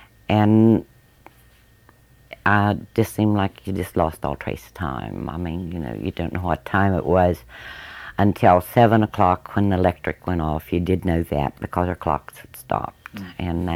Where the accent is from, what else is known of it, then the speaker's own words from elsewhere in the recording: United States; I was raised on Shaver's Mountain.